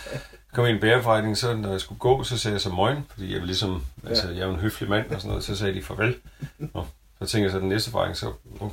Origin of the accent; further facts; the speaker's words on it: Region of Southern Denmark, Denmark; accent: Southern Jutlandic; jeg synes egentlig, jeg snakker ret godt sønderjysk